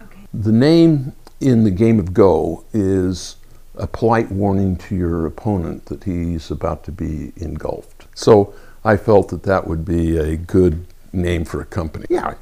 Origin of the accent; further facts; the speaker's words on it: Utah, United States; I was born and raised in Utah